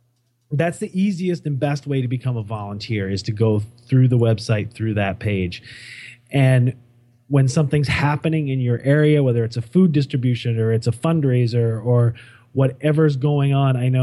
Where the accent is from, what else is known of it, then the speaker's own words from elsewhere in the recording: United States; born there; B, I was born here in the United States. C, my parents were both born here in the United States.